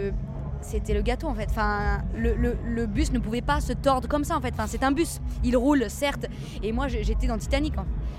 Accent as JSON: {"language": "French", "region": "Île-de-France", "country": "France", "said": "je vais pas te dire le 77 là d'où je viens, tu vois, c'est pas très exotique"}